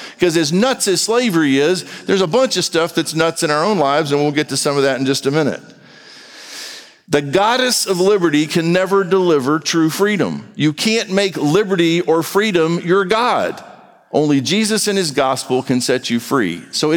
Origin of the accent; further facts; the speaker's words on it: United States; yes, I'm an American. I am very proud to be an American.